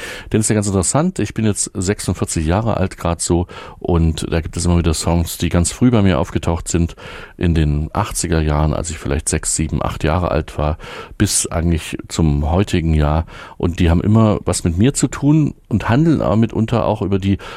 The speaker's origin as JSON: {"language": "German", "town": "Erfurt", "region": "Thuringia", "country": "Germany", "tie": "born or raised there", "said": "Also meine Heimatstadt ist hier Erfurt"}